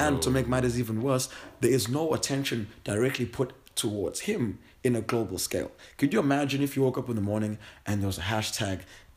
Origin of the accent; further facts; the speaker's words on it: South Africa; as a South African